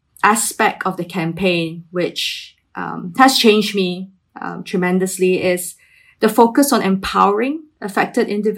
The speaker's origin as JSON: {"language": "English", "country": "Malaysia", "said": "I am from Malaysia. I am a writer, a mother of two"}